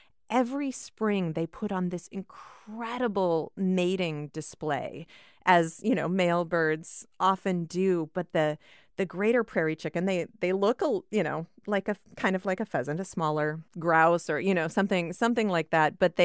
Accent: Iowa, United States; But I grew up in Iowa, and I never saw a bald eagle until I was 12 years old.

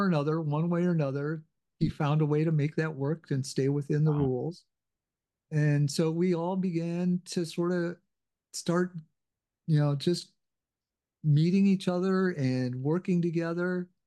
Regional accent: Minnesota, United States; now in Alexandria, United States; as I said, I've lived here in Alexandria, but I grew up in Minnesota.

